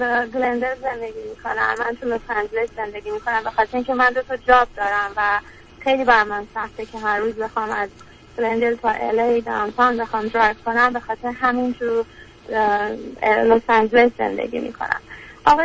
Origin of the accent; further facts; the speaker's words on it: Iran; من ایرانم رو اونجور دوست دارم